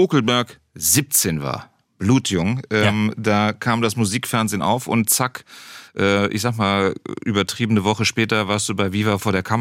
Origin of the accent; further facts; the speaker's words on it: North Rhine-Westphalia, Germany; was mich auch als Rheinländer sehr gefreut hat